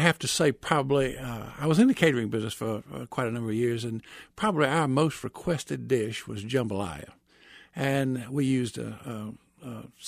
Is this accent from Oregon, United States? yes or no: no; Louisiana, United States; Well, first of all, I grew up in Louisiana, and Louisiana has some wonderful foods.